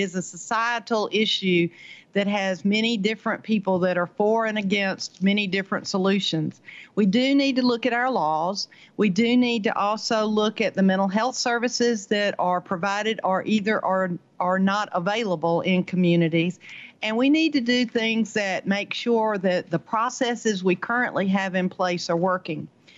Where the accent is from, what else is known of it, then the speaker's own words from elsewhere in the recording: Columbus, Georgia, United States; Let me begin first by saying that I am once again so proud of my hometown, Columbus.